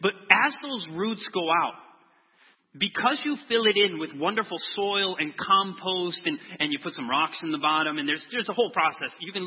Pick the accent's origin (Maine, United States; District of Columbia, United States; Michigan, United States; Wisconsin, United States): Michigan, United States; I'm originally from Michigan, and we wanted to go back and be able to spend some time with the family and so forth.